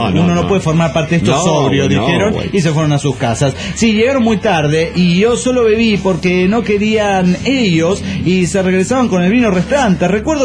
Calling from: Cochabamba, Bolivia; Soy hoy juguetero de Cochabamba, Bolivia.

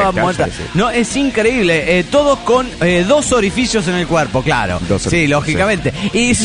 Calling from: Panama; de Panamá.

